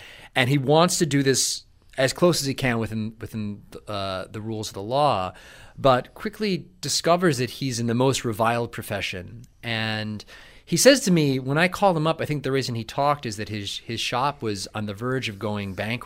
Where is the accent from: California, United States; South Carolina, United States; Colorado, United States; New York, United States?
New York, United States; Buffalo; I grew up in Buffalo, New York